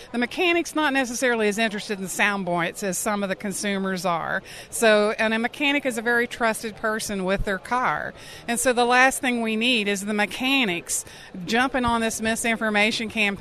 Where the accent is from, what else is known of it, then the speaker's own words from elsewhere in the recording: West Virginia, United States; I'm from West Virginia